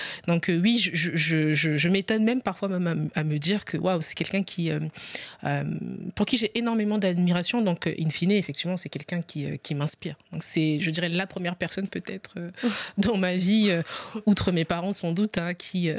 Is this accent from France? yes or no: no; Republic of the Congo; Je suis originaire de la République du Congo.